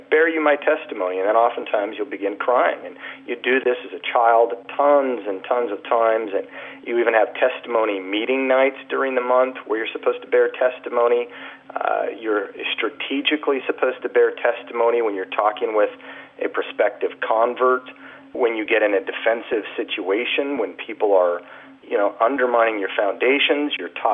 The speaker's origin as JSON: {"language": "English", "region": "Utah", "country": "United States", "tie": "born or raised there", "said": "I think it was more difficult when I was growing up than it might be today."}